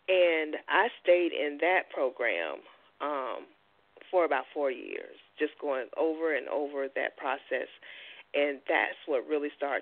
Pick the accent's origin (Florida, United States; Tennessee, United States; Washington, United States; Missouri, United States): Florida, United States; Orlando; now in St. Petersburg, United States; so that's how I ended up in St. Pete, because I was born and raised in Orlando. So I moved over here to St. Petersburg